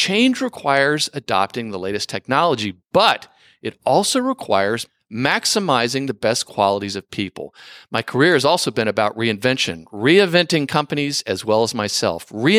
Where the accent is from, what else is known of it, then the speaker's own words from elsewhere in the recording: Mumbai, Maharashtra, India; moved away as an adult; now in United States; I grew up in Bombay, India, receiving a degree in economics and advanced mathematics from the University of Bombay. I then came to the United States